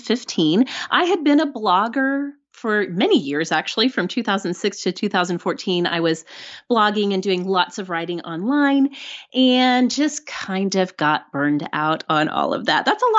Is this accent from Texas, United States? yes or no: no; Oklahoma, United States; Well, I live in Oklahoma City now. We've lived here for 5 years. I grew up all around the state. So saying I'm from Oklahoma is very accurate.